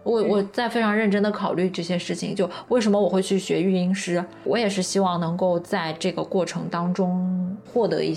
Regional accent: Nanjing, Jiangsu, China; 我们当时想说要不要在南京我的家乡开一个这个加盟店啊什么之类的

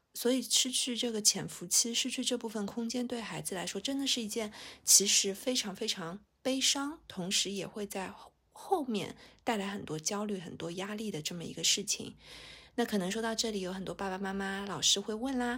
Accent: Shanghai, China; accent: Shanghainese; 就我们上海话叫拎得清啊，

